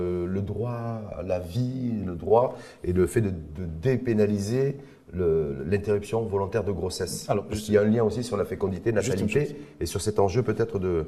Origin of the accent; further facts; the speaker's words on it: Morocco; Est-ce que c'est plus de création de richesses et de PIB chez nous au Maroc?